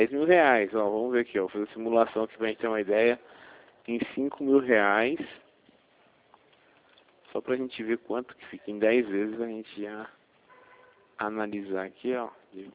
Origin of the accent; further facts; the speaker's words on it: Hortolândia, São Paulo, Brazil; Eu sou aqui de Hortolândia, viu, Laís? Aqui do ladinho mesmo.